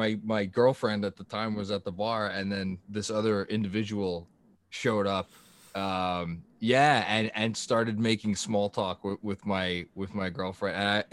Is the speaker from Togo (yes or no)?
no; Staten Island, New York, United States; No, this was in the city. I grew up in Staten Island. Much better, obviously.